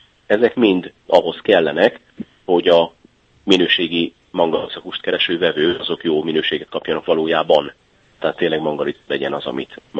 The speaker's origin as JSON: {"language": "Hungarian", "town": "Debrecen", "region": "Hajdú-Bihar", "country": "Hungary", "said": "én is debreceni vagyok"}